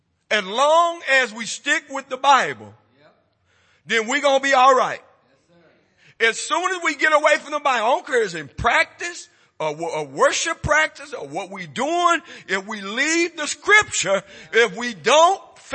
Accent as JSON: {"language": "English", "town": "Hempel", "region": "Texas", "country": "United States", "said": "I'm from Hempel, Texas. Let me tell you that. I'm Hempel. Every funeral I went to was a homegoing celebration. Growing up in Baptist church, good people."}